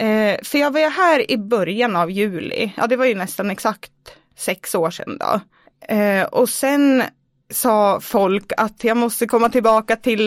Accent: Stockholm, Stockholm County, Sweden; moved away as an adult; now in Östersund, Sweden; Jag är från Stockholm. Flyttade till Östersund för 6 år sedan. Så jag bodde alltså i Stockholm i 23 år.

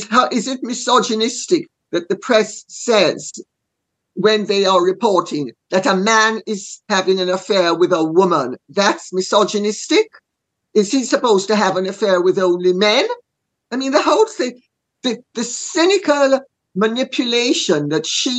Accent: Jamaica; And being Jamaican, I have an insight into the gradations of color and the complexities of color that the average English or American white person wouldn't.

